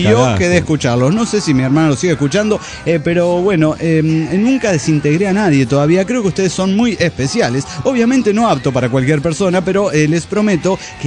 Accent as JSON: {"language": "Spanish", "region": "Tarija", "country": "Bolivia", "lives_now": "La Paz, Bolivia", "said": "soy de Tarija, Bolivia, la capital de la sonrisa. Pero hace un año que estoy viviendo en La Paz."}